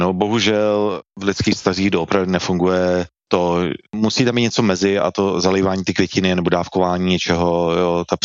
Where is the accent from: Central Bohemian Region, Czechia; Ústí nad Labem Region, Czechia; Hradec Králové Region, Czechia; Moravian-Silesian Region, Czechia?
Ústí nad Labem Region, Czechia; Děčín; jsem z Děčína, nic moc asi nedokážu a podobně